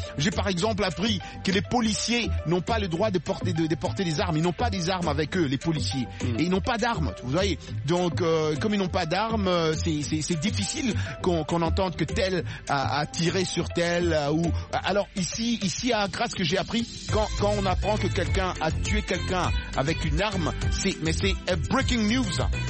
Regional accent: Washington, District of Columbia, United States; now in Ghana; Mais déjà en prenant l'avion chez nous à Washington pour venir au Ghana

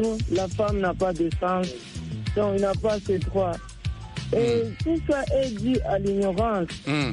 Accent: North Kivu, DR Congo; certains hommes ici, chez nous en Nord-Kivu, se croient un peu supérieurs aux femmes

